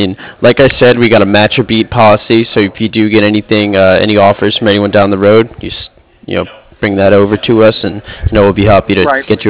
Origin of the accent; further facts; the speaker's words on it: Manhattan, New York, United States; Yeah, I'm from Manhattan originally, so.